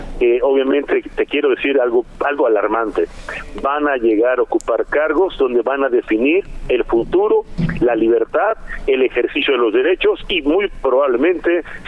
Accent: Mexico; te lo digo como mexicano

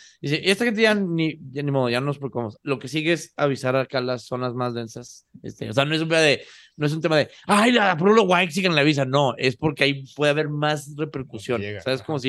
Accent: Mexico City, Mexico; O sea, digo, uno como chilango, pues sí, sí lo traes aquí como en el radar.

